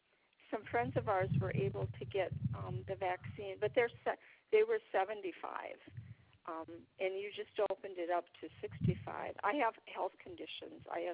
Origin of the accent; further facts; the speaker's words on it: Wisconsin, United States; Sorry to take your time, but I'm from Wisconsin, and we got here late because was having some health issues anyway, so we didn't get here till the middle of January.